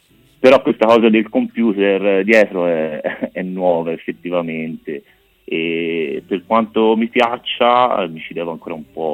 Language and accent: Italian; Pistoia, Tuscany, Italy; Io sono di Pistoia